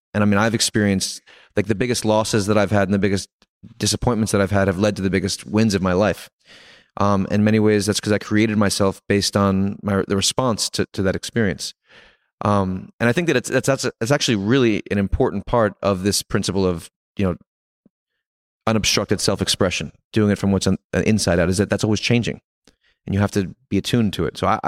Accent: New York, United States

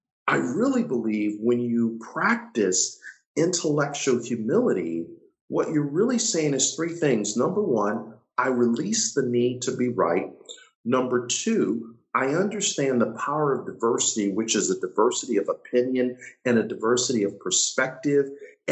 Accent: Buffalo, New York, United States; I said, dude, I'm from Buffalo, New York.

